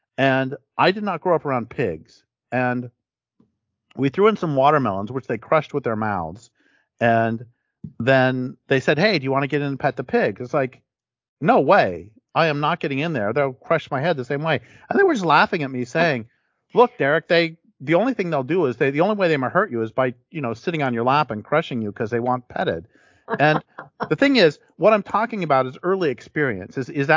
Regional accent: Colorado, United States; I grew up in Colorado and I saw coyotes all the time.

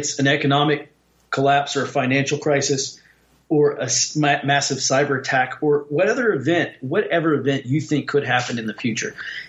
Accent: Texas, United States; I say readout because I'm from the South, but you and the American readout and us in Texas, or we in Texas, are dealing with the same issue.

